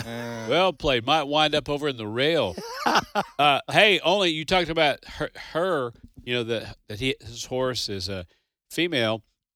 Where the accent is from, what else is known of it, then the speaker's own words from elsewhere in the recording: Kentucky, United States; growing up in Kentucky, there was a neighborhood over from us, and it was Thoroughbred Acres.